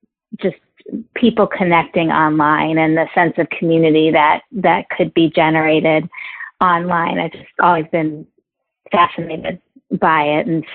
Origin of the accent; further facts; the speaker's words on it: New York, United States; now in Bay Area, United States; I grew up in New York, but I now live in the Bay Area.